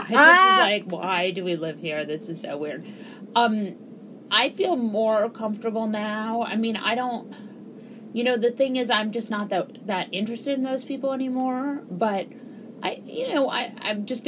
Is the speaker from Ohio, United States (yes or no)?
no; New York City, New York, United States; You know what's funny is I grew up in New York and my parents grew up in New York and my grandparents grew up in New York.